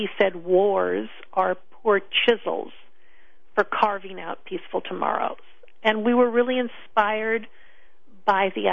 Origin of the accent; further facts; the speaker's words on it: New York, United States; moved away as an adult; now in Boston, United States; I mean, I grew up in New York, but I moved to Boston as a young adult, and I've lived here. I mean, moved to the Boston area, lived here for most of my life.